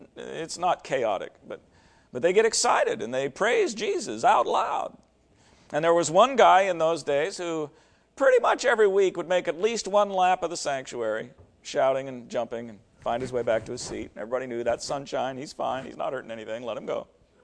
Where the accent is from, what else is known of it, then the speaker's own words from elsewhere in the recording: Washington, United States; born there; I was born in Washington State. Most of you think Washington State is very liberal.